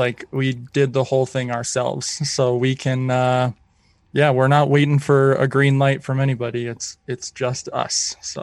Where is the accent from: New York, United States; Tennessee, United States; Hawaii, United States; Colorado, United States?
Colorado, United States; born and raised in Colorado, worked at the Stanley Hotel, was kind of one of their main paranormal people for about 7 years, high school and college age